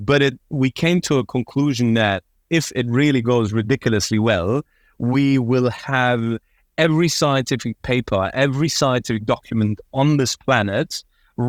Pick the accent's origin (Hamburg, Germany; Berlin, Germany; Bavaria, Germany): Berlin, Germany; I'm born and raised in Berlin. I really identify myself as a Berliner